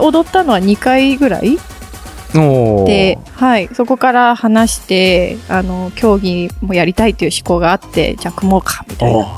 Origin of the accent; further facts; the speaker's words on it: Sapporo, Hokkaido, Japan; 北海道の札幌出身です。